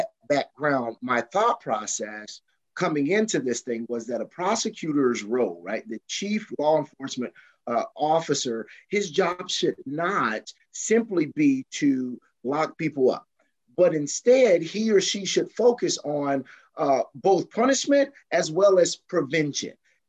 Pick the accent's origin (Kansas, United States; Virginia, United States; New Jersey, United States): Kansas, United States; Kansas City; So I was born and raised here in Wyandotte County, Kansas City, Kansas, which is inner city here.